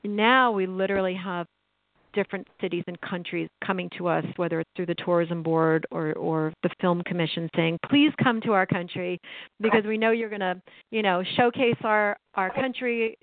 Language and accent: English; New York, United States; I know you're in New York. I'm from New York.